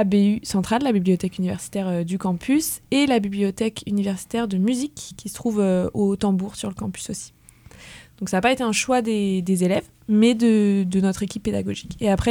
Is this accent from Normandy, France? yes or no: no; Laval, Pays de la Loire, France; now in Rennes, France; je viens de Laval, près de Laval, et ça fait 5 ans que je suis à Rennes 2.